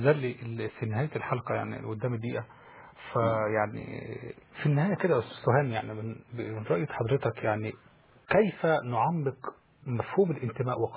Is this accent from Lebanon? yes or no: no; Kafr El Sheikh Governorate, Egypt; من قصر الشيخ